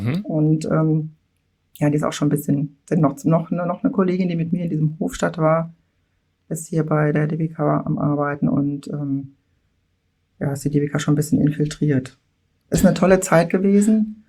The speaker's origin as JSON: {"language": "German", "town": "Mülheim-Kärlich", "region": "Rhineland-Palatinate", "country": "Germany", "tie": "born or raised there", "said": "Mülheim-Kärlich ist eine Hochburg, also mein Heimatort."}